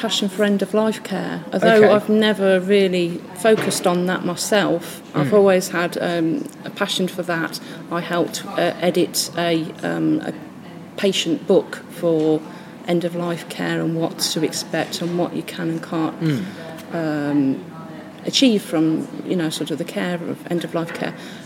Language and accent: English; Nuneaton, West Midlands, United Kingdom; I'm from Nuneaton originally, from sunny Nunny.